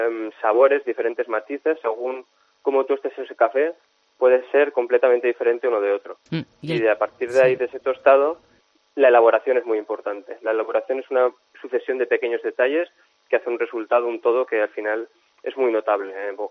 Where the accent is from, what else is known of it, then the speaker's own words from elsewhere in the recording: Huesca, Aragon, Spain; yo soy el único aragonés que se presenta en competición baristas